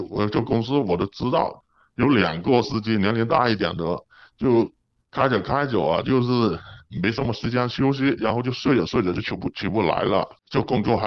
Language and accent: Chinese; Guangdong, China; Chinese is a second language; now in Hangzhou, China; 因为我是广东的，普通话不是很好，我就是在杭州